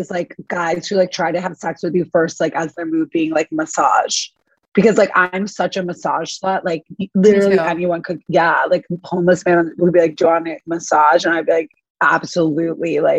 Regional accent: New York, United States; I grew up on the Upper East.

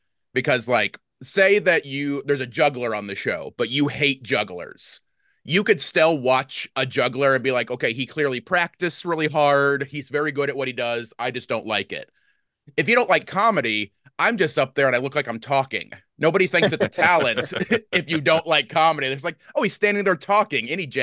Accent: DeMotte, Indiana, United States; Oh, so I grew up in DeMott, Indiana. So gotcha. Up in the region.

